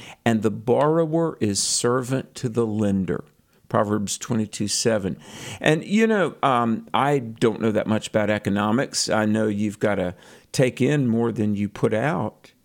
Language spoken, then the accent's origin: English; North Carolina, United States; And in fact, in my home state of North Carolina, a 100-year-old bank went out of business.